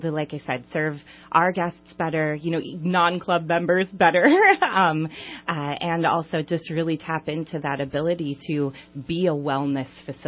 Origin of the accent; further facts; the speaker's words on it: Wisconsin, United States; now in Reading, United States; I'm originally from Wisconsin, so I've been here for about now going on 10 years.